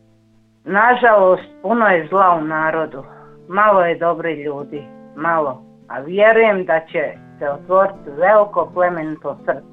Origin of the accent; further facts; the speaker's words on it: Rama, Federation of Bosnia and Herzegovina, Bosnia & Herzegovina; i iz Rame sam i divim se svetom zemljom, svetom grudom.